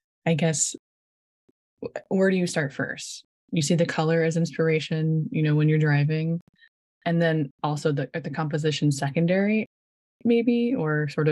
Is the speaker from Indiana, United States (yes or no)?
yes; Indiana, United States; I'm from Indiana as well